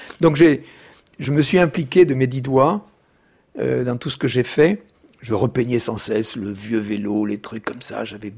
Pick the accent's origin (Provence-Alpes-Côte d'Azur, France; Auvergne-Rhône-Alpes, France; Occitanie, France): Occitanie, France; born there; il n'y a rien qui a décidé de ce parcours quand je suis né dans le Tarn.